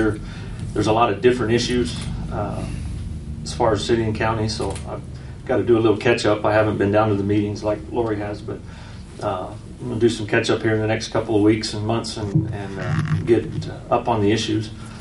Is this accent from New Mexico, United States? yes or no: yes; Alamogordo, New Mexico, United States; I was born and raised in Alamogordo. Been here my whole life. Got four generations of family that are still living here in Alamogordo.